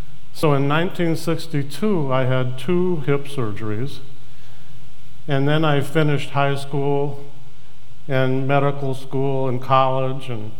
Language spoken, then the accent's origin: English; St. Paul, Minnesota, United States; I was born in St. Paul, Minnesota, to a Jewish family, and I was raised in a Reformed congregation. It was called Mount Zion, by the way.